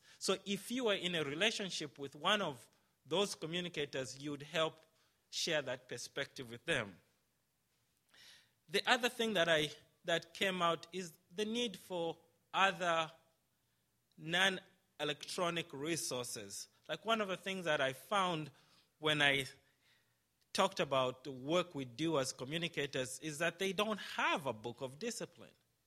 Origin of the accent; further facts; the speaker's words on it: Zambia; born there; I was born in Zambia, just across the border from Zimbabwe